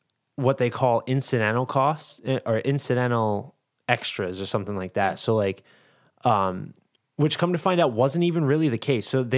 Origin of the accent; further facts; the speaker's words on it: New England, United States; And it kind of fits the theme because we're from New England.